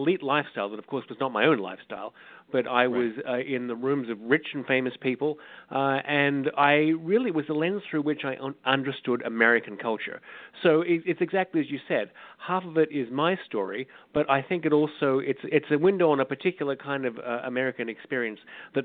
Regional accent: Queensland, Australia; now in New York, United States; I'm from Australia, which is kind of the provinces, culturally speaking. there was certainly a limit to the kinds of people you could meet staying home in Queensland, where I'm from. So I jumped on a plane and I went to the big city.

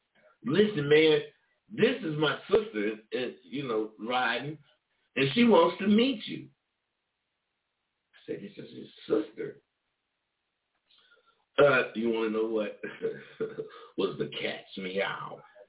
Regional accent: Vallejo, California, United States; and I found out that hell of people in V-Town, my hometown, and Oakland, excuse me, the Bay Area period, listen to my show.

